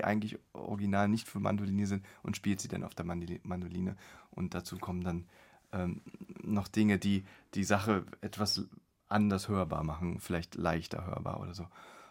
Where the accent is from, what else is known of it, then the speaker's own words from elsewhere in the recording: East Germany, Germany; ich bin in der DDR aufgewachsen mit den … Platten irgendwie